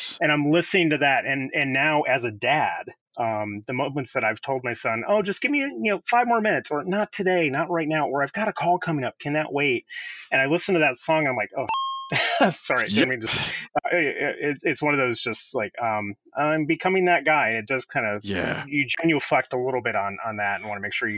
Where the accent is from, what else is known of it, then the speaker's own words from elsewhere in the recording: Midwest, United States; We lived outside of Cleveland, Ohio. I grew up in the Midwest.